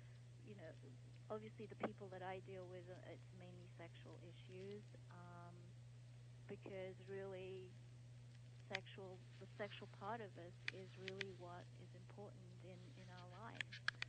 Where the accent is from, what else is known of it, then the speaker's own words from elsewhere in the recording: England, United Kingdom; moved away as an adult; also born or lived in Malaysia; now in Canada; Well, I was born in Malaysia. I grew up in England. I was educated in England, and then I emigrated to Canada over 26 years ago now. So I reside in Canada.